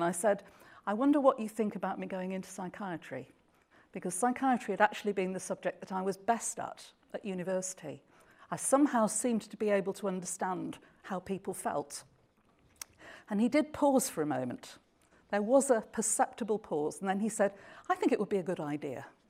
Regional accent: England, United Kingdom; accent: northern; in the north of England. I think the furthest south I've ever lived is Sheffield, which gives you some idea of, I'm a northerner. I'm sure you can tell that from my accent anyway.

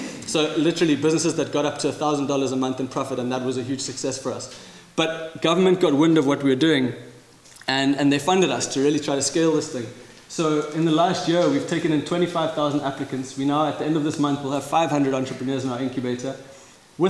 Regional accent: South Africa; a weird country to grow up in, but it really tied me to this idea of myself as a South African, but more importantly as a new South African

